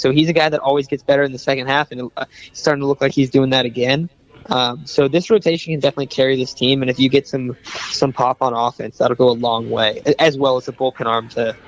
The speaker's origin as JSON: {"language": "English", "region": "California", "country": "United States", "tie": "born or raised there", "said": "Yeah, we grew up in the Coachella Valley, and then some of us have been, like, we've all been kind of, like, on and off in San Diego, but then living in the Coachella Valley, we all went to the same schools growing up."}